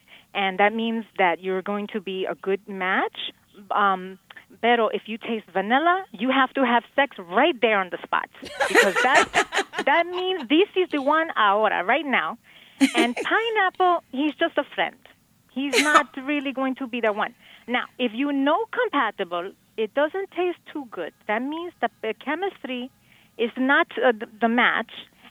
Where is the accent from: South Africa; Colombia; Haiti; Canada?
Colombia; now in United States; I'm from Colombia. My father, we were very, very, very poor. My father was doing odd jobs, you know, in Colombia. But he said, we're going to go to the United States.